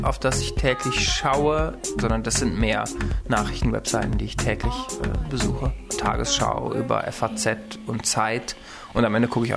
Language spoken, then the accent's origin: German; North Rhine-Westphalia, Germany; Ich komme aus Nordrhein-Westfalen, sitze im Deutschen Bundestag.